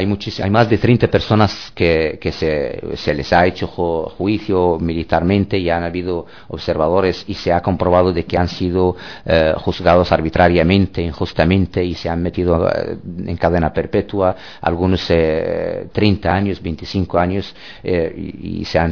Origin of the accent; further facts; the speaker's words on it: Dakhla, Western Sahara; now in Algeria; Yo soy originariamente de Dakhla, pero ahora por Bojador y a las el que es más cercano a Tinduf.